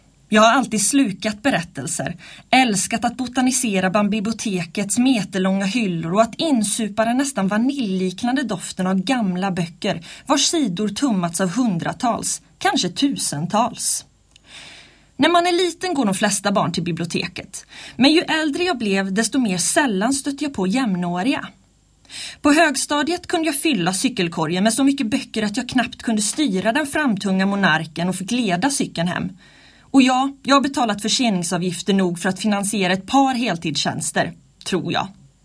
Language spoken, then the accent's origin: Swedish; Falköping, Västra Götaland County, Sweden; Jag är född och uppvuxen i Falköping där mina böcker utspelar sig